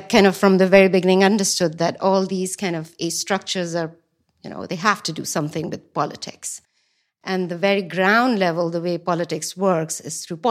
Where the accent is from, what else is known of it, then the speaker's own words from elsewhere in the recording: Pakistan; born there; moved away as an adult; I mean, I was born in Pakistan